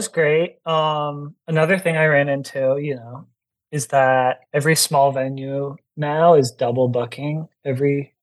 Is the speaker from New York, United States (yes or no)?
yes; New York, United States; And then good old New York, just too cool to buy tickets, you know.